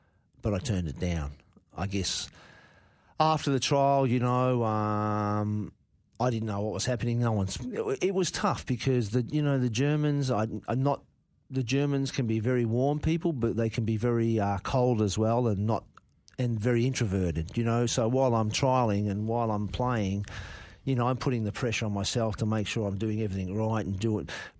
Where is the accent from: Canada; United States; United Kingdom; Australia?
Australia; about how it affected him with the war and how the feelings were about being Australian